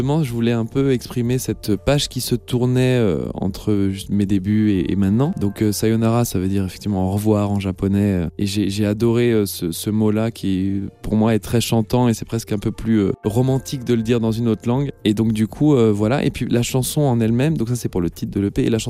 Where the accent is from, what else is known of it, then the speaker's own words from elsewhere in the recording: Brussels, Brussels-Capital Region, Belgium; now in Paris, France; je viens de Bruxelles, et donc du coup j'ai déménagé à Paris